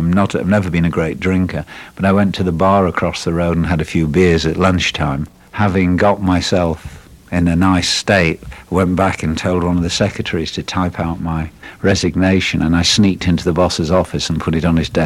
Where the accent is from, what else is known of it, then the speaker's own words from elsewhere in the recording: Belfast, Northern Ireland, United Kingdom; also born or lived in England; I was born in England, but my parents broke up when I was literally a baby in arms. So my mother went back to Belfast, to her family. And so I was raised there.